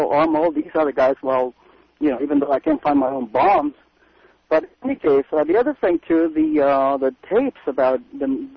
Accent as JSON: {"language": "English", "country": "Chile", "said": "I'm the dude from Chile, and we talked about the dictator."}